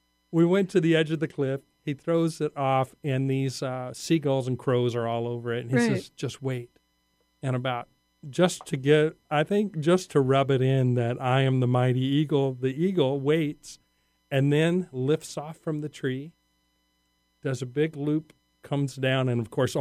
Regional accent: Texas, United States; now in Northwest, United States; I was raised in the Texas Panhandle where there's not much rain.

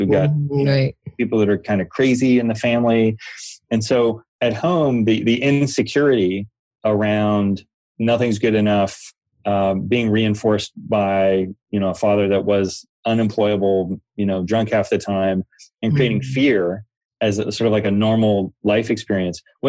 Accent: Pittsburgh, Pennsylvania, United States; So, growing up in Pittsburgh in an area called East Liberty. If you remember East Liberty, you better keep an eye on your purse.

